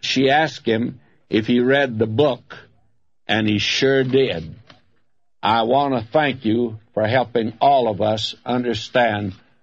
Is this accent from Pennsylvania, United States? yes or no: no; Nashville, Tennessee, United States; if there is any place that's my hometown, it's Nashville, Tennessee.